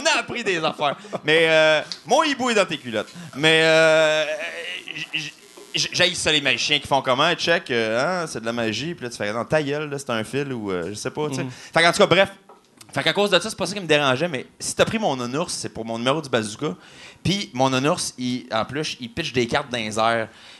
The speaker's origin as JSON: {"language": "French", "region": "Quebec", "country": "Canada", "said": "je suis Québécois."}